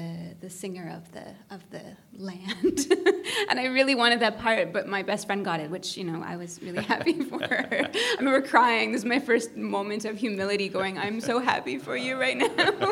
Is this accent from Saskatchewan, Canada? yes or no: yes; Saskatchewan, Canada; I grew up actually in Saskatchewan, and the town that I grew up in as a rather small child, we didn't have a lot of theater. It was really more of a sports town.